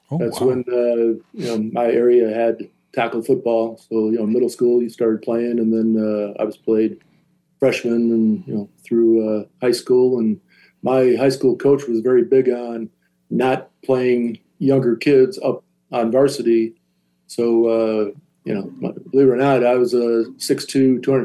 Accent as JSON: {"language": "English", "region": "Wisconsin", "country": "United States", "tie": "born or raised there", "said": "You know, again, growing up in Wisconsin, you know, everybody was about the Packers"}